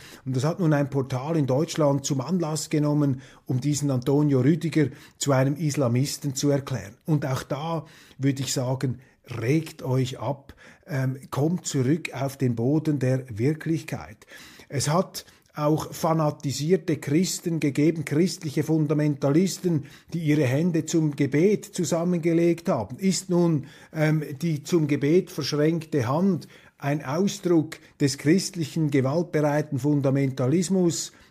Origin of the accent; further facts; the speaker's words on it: Switzerland; Da ist man geneigt, als Schweizer den Deutschen und vor allem auch den Journalisten etwas Entspanntheit und Entkrampfung zu gönnen.